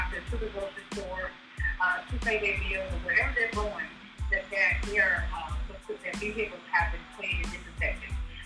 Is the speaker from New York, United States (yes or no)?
no; Shaw, Mississippi, United States; I'm from Shaw, but I have recently moved to Cleveland, which is right down the road. So I'm a Mississippi Delta girl.